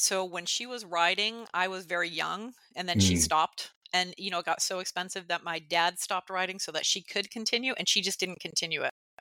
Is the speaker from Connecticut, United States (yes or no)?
yes; Stratford, Connecticut, United States; So I am from Stratford here in Connecticut. I'm about 40 minutes from the office.